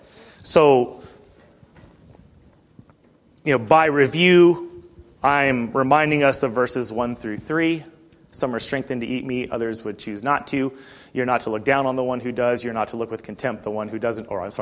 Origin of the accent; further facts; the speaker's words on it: Montana, United States; You know, I'm born and raised in Montana, but my family's from Nebraska.